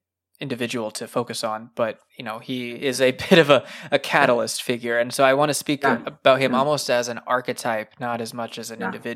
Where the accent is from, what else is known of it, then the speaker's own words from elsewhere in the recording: Idaho, United States; now in Washington, United States; from Southern Idaho. I moved up to Northern Washington just about 3 months ago.